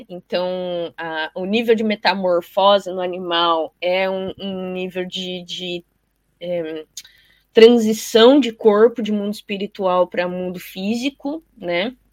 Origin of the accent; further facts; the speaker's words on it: Mukawa, Hokkaido, Japan; Fui para a comunidade de pescador na região da minha aldeia, em Mukawa.